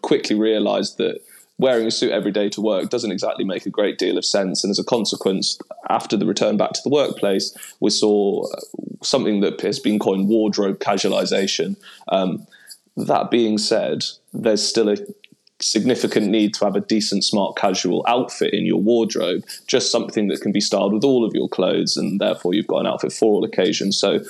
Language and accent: English; Newcastle, North East England, United Kingdom; accent: Geordie; moved away as an adult; now in London, United Kingdom; in the northeast of England, where I'm from. Despite not having a particularly strong Geordie accent, I am from Newcastle